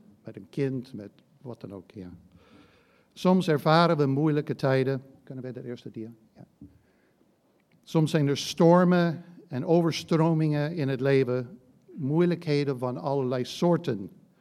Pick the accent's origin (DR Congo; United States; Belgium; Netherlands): United States; Dutch is a second language; Ten eerste, ik kom uit Amerika, dus ik spreek met kromme Nederlands.